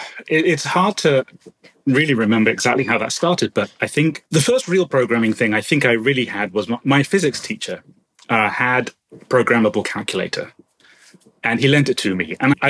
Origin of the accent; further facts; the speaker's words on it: Felixstowe, East of England, United Kingdom; I was growing up in Felixstowe in Suffolk, and it's a nominally seaside town.